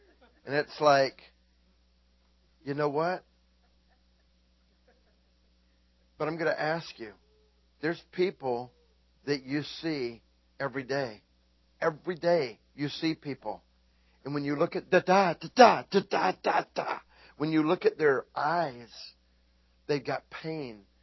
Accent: Florida, United States; I grew up in Florida. We used to go swimming in the beach.

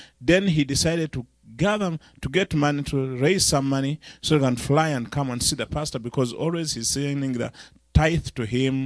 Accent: Nigeria; Then I go, no, I come from Nigeria.

